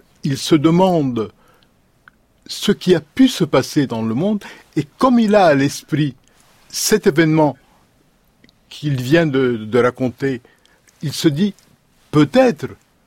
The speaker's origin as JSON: {"language": "French", "country": "Lebanon", "said": "Moi qui viens du Liban, j'observe mon pays natal, ma région natale"}